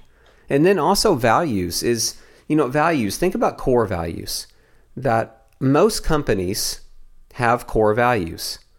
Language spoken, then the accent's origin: English; the South, United States; I'm from the South, so that's how we do things.